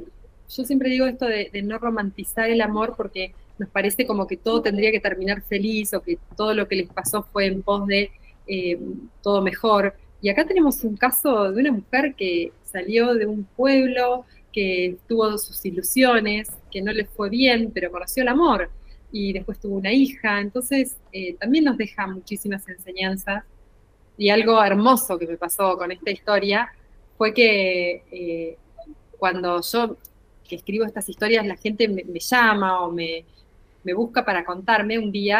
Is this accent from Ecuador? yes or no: no; Argentina